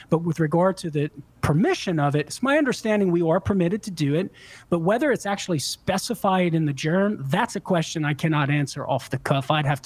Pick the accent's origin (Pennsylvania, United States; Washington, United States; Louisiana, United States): Louisiana, United States; I grew up on the Waffle House in Louisiana, man.